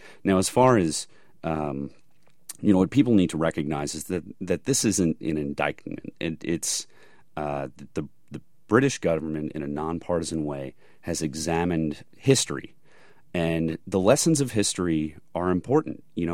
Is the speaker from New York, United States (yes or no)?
yes; New York, United States; And being a New Yorker, you know, being 16 years old and able to see the smoke of the smoldering towers from my hometown